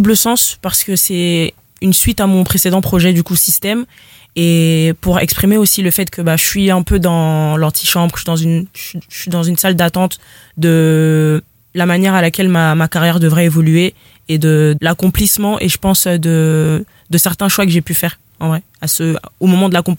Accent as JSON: {"language": "French", "town": "Lille", "region": "Hauts-de-France", "country": "France", "tie": "born or raised there"}